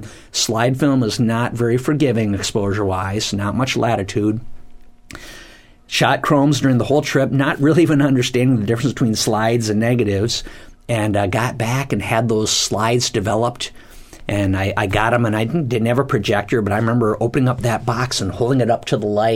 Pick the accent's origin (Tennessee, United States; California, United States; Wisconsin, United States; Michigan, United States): Wisconsin, United States; Boscobel; also born or lived in Platteville; Grew up in Boscobel on the Wisconsin River, a little tiny burg of 2,000 people in southwest Wisconsin. Lived there until early 1970s when my father got promoted and took a job as a store manager in Platteville, Wisconsin, and brought me closer to Dubuque.